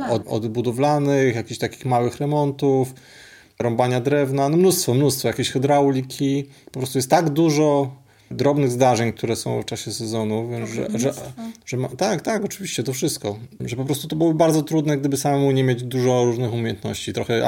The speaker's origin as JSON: {"language": "Polish", "region": "Świętokrzyskie Voivodeship", "country": "Poland", "said": "ja jestem ze świętokrzyskiej wsi i pewnie dla naszej rodziny to jest porażka, że oni się wyrwali ze wsi, a my wróciliśmy na wieś."}